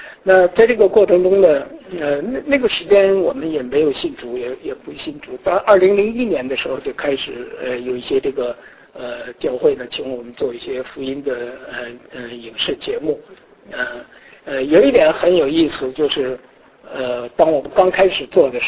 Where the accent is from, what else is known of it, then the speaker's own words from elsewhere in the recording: Beijing, China; 我是北京过来的